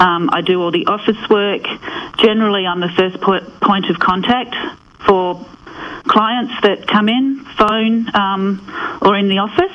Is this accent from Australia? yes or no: yes; Perth, Western Australia, Australia; now in Albany, Australia; No. I come from Perth.